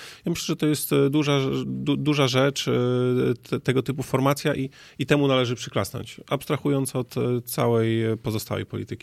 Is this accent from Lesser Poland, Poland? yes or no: no; Przemyśl, Subcarpathian Voivodeship, Poland; z punktu widzenia przemyślanina, takiego z krwi i kości od urodzenia, bo tam się urodziłem, tam się wychowałem i tam mimo wszystko wróciłem.